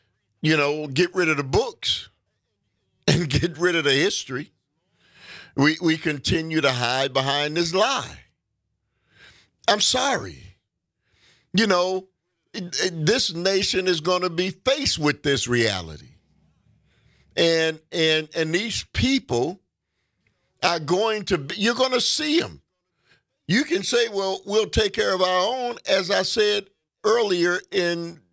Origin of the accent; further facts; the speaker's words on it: United States; I'm sorry. I'm an American too.